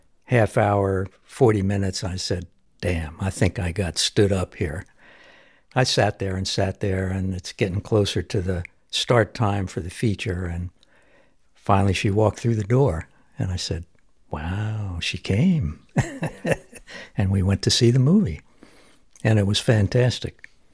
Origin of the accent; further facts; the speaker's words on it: Allentown, Pennsylvania, United States; I grew up in Allentown, Pennsylvania, in the 40s and 50s, which at the time was probably 98% white.